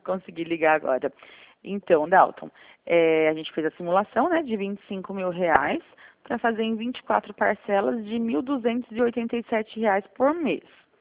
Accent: São Roque, São Paulo, Brazil; eu sou de São Roque.

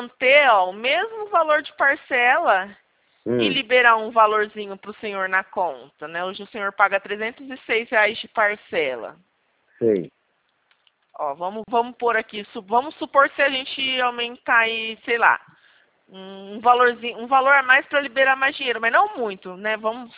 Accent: Presidente Prudente, São Paulo, Brazil; Eu sou aqui de Prudente

